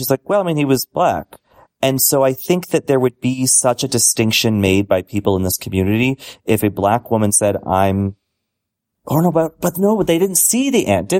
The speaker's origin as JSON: {"language": "English", "town": "Boston", "region": "Massachusetts", "country": "United States", "tie": "born or raised there", "said": "Like, I'm from Boston. I grew up right near the Archdiocese."}